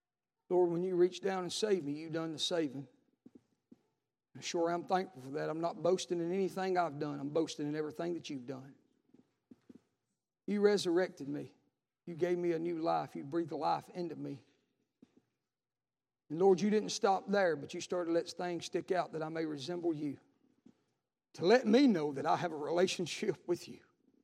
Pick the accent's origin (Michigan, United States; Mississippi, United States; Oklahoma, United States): Michigan, United States; Detroit; You can tell I'm from Detroit.